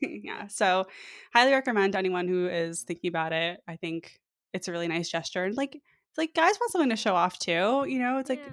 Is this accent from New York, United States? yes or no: yes; New York, United States; now in Mountain View, United States; I don't know. I'm new here. Okay. And I'm from New York.